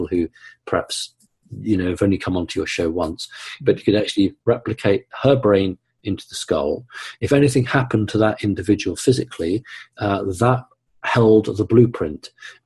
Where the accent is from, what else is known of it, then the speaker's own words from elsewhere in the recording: United Kingdom; as a British person, I'm going to say Cyrus, but you guys will say Sirius.